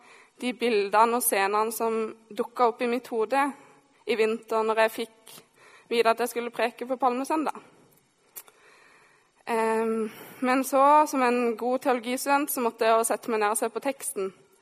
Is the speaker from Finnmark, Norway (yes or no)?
no; Mandal, Agder, Norway; Som dere kanskje hører, så er jeg ikke vokst opp i Oslo. Jeg kommer fra Sørlandet, det glade Sørlandet, nærmere bestemt Mandal.